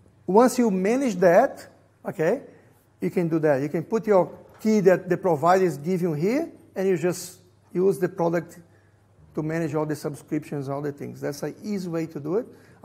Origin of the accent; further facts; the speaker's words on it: Brazil; first language Portuguese; English is a second language; Sorry, I'm from Brazil, then Portuguese.